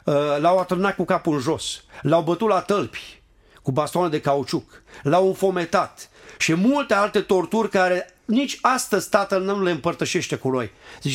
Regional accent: Ploiești, Prahova, Romania; că noi suntem din Ploiești

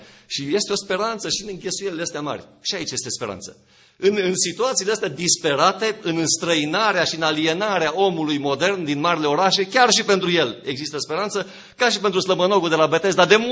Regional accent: Romania; Noi suntem creștini, noi suntem români, noi avem tradiție creștină

